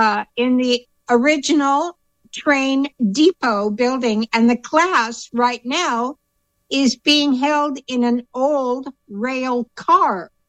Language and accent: English; Walnut Creek, California, United States; now in Chico, United States; We came from the Bay Area. Grew up in Walnut Creek.